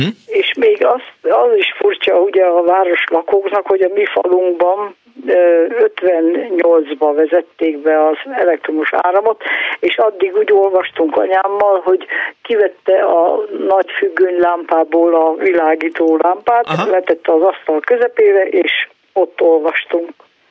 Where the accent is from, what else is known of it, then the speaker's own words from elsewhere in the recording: Szabolcs-Szatmár-Bereg, Hungary; now in Jászjákóhalma, Hungary; Azt szeretném mondani, hogy én Beregi vagyok eredetileg, a Szabolcs az már Beregnek a Beregi oldalán, ami itt maradt Magyarországon, és a 60-as években jártam általános iskolába